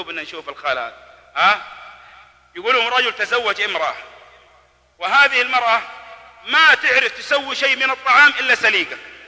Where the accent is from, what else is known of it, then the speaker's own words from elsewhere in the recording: Jeddah, Makkah Province, Saudi Arabia; مرة من المرات دخلت أحد الأحياء عندنا في جدة